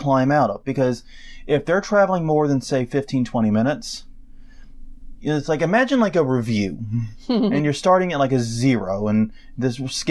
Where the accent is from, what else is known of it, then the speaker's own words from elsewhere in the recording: New Orleans, Louisiana, United States; I'm from New Orleans, asshole.